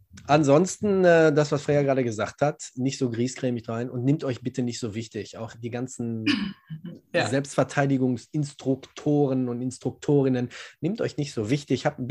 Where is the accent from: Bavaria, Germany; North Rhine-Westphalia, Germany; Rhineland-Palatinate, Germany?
North Rhine-Westphalia, Germany; Gelsenkirchen; ich komme aus Gelsenkirchen, das ist jetzt nicht eine Stadt, die wunderschön ist.